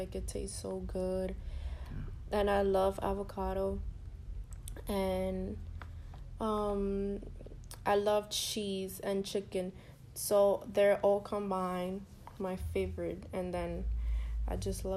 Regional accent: Bronx, New York, United States; I grew up in Bronx, New York, in the East Side

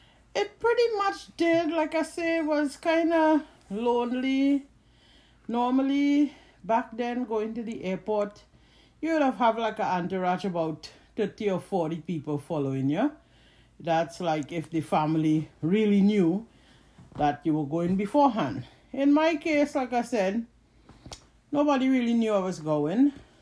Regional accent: Trinidad & Tobago; now in United States; I grew up in Trinidad and Tobago, West Indies.

